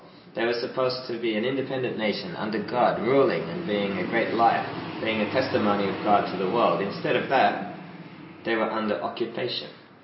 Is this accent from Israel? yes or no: no; Australia; I grew up in Australia, we celebrated Christmas every year